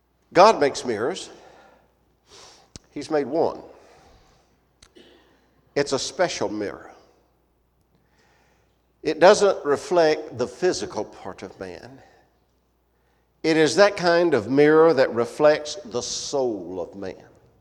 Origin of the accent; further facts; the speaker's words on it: Decatur, Alabama, United States; I am from Decatur, Alabama, work and worship with the Somerville Road Church there in Decatur.